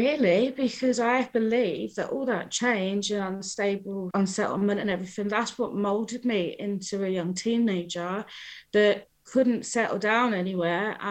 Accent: Newcastle, North East England, United Kingdom; also born or lived in London; I started off in Newcastle.

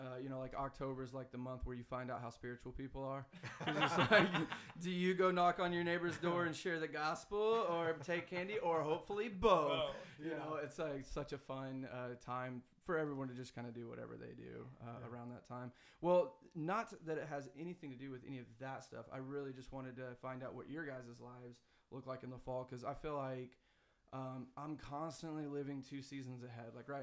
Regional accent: the South, United States; It's weird stuff out here in the Midwest. I'm from the South, y'all. We don't go into corn mazes ever.

